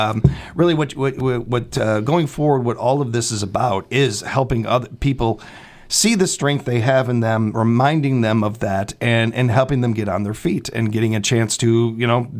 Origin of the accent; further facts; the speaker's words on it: Midwest, United States; It's one of the most beautiful things about being a Midwesterner.